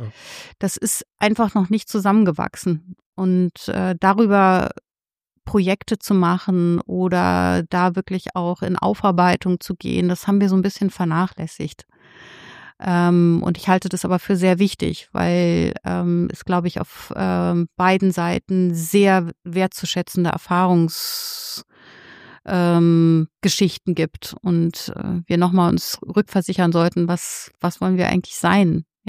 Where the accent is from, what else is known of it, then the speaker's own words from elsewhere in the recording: Berlin, Germany; hatte ich meine familiäre, mütterliche Seite in Ost-Berlin und ich bin aber sozusagen in West-Berlin aufgewachsen, bin also von Babyzeiten immer zwischen diesen Welten gewandert.